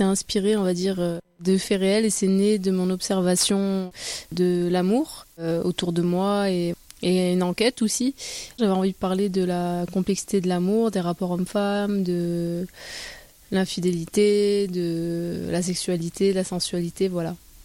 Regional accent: Marseille, Provence-Alpes-Côte d'Azur, France; also born or lived in Manosque; Alors, donc moi je suis née à Manosque, originaire de Marseille

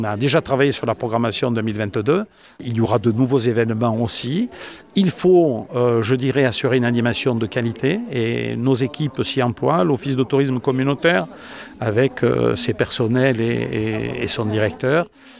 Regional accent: Provence-Alpes-Côte d'Azur, France; je suis moi-même un félibre, et quand on est provençal, on ne peut qu'être mistralien et félibre.

